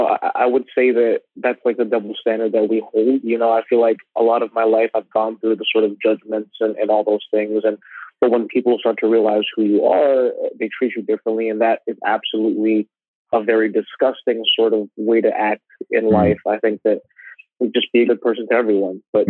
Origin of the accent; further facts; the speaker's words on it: Philippines; as a kid, you know, being Filipino, my mom, you know, would always try to make me sing and perform at family gatherings and parties.